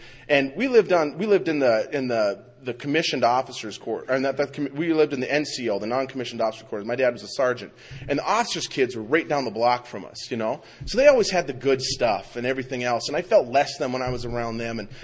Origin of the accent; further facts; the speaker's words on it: Minot, North Dakota, United States; So I was born in Minot, I was raised in Minot, and everybody else had been to like France and Spain